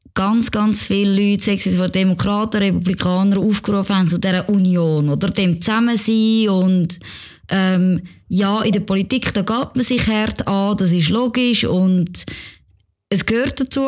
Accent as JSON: {"language": "German", "country": "Switzerland", "said": "auch wir als Schweizer"}